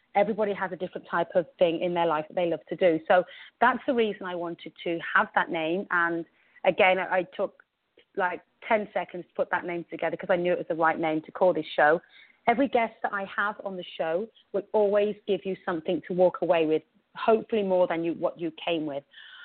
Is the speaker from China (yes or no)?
no; England, United Kingdom; born there; moved away as an adult; You can hear from my accent that I was actually born in England, and I moved here when I was 26 years old.